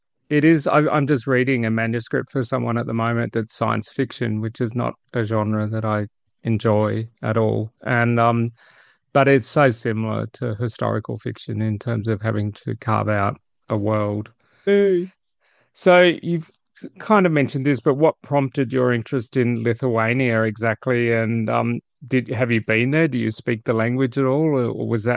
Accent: Hobart, Tasmania, Australia; When I was growing up in Hobart in the 60s

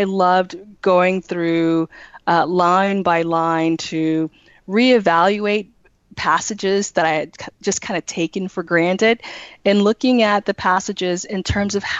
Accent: the South, United States; I see myself, you know, as a Southerner, and the ways in which race and culture and upbringing really impact and shape the way that I teach.

